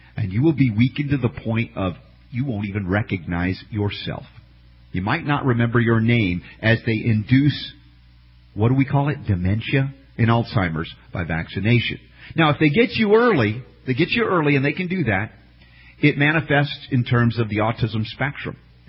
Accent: United States; I know I'm an American. I was taught a little history, not the real stuff, though.

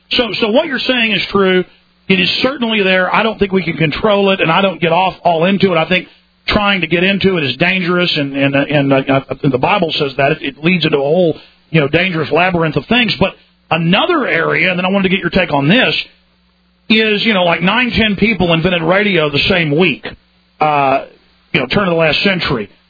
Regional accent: Dallas, Texas, United States; I've had experiences where I have a really bad feeling when I was growing up in Dallas

